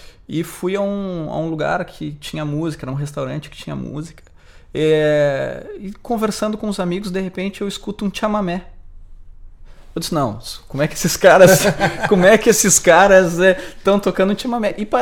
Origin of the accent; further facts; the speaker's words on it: Brazil; Muitas vezes já me perguntaram nas apresentações da onde eu sou e não acreditam que eu sou brasileiro.